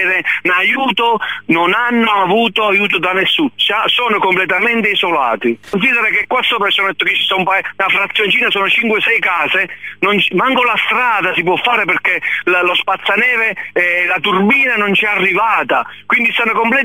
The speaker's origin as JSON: {"language": "Italian", "region": "Basilicata", "country": "Italy", "said": "Pure io sono lucano, sono abituato alla neve"}